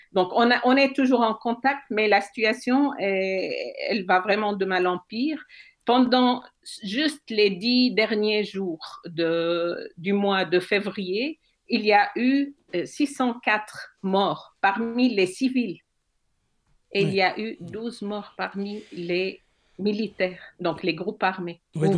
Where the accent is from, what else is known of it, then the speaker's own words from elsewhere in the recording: Switzerland; Mm-hmm. Je suis une Suissesse d'origine syrienne